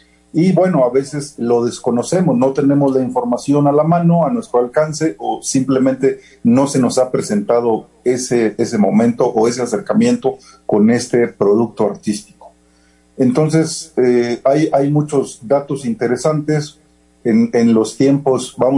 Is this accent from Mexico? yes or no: yes; northern Mexico, Mexico; yo desde niño de origen soy del norte de la República.